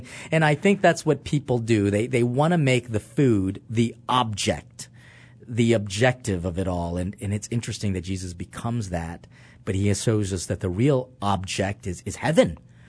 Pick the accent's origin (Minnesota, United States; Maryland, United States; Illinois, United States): Maryland, United States; Baltimore; also born or lived in Philippines / Italy; originally from the Philippines, came to America when I was about 2 years old. Baltimore has always been home and lived there, except for the times when I lived in Italy, in the Vatican, studying as a seminarian